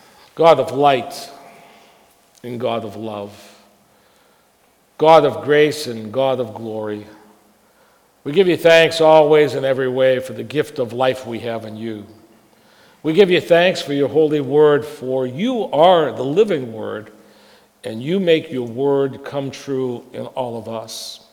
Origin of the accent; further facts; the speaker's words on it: New England, United States; now in Pittsburgh, United States; I don't know if you all know this, but I'm not a native Pittsburgher. Did you know that? In fact, I'm from New England, and I've been here for many years now.